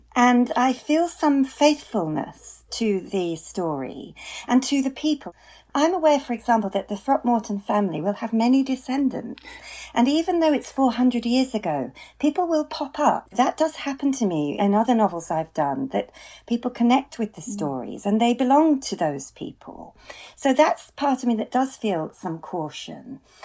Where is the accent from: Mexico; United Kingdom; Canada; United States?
United Kingdom; Yorkshire and the Humber; where I grew up in Yorkshire